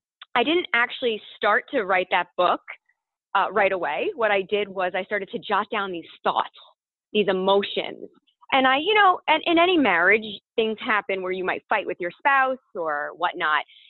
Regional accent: New York, United States; I'm a New Yorker, born and bred.

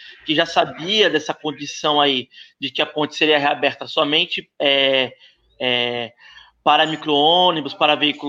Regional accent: São Vicente, São Paulo, Brazil; also born or lived in Santos; eu sou do Maitá, sou do último bairro ali da área continental, o último bairro, né?

